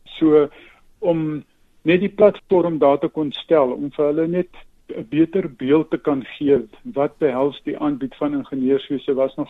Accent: Uitenhage, Eastern Cape, South Africa; born or raised there

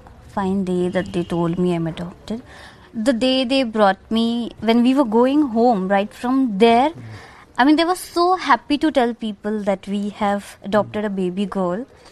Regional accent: Bihar, India; They did tell me I am from Bihar, but then more than that, even they didn't know like what's exactly the thing.

